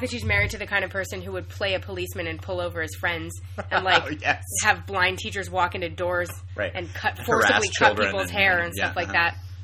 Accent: New York City, New York, United States; because I grew up in New York City, and Seinfeld sort of, like, uses this sort of, like, tone that is, like, pretty common in New York

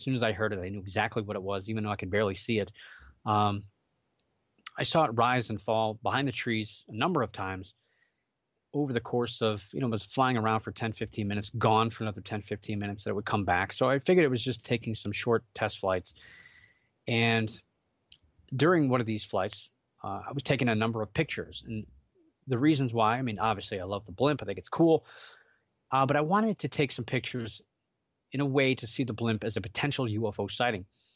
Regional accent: Ohio, United States; I want to mention that I live in Northeast Ohio. I grew up in Northeast Ohio, and we're home of the Goodyear blimp, and it's based out of Akron for Goodyear.

